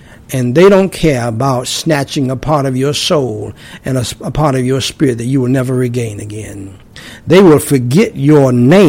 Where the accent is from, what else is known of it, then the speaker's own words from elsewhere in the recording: North Carolina, United States; also born or lived in New York; One in the country from my home state, or one of my home states of North Carolina. One in my other home state in New York.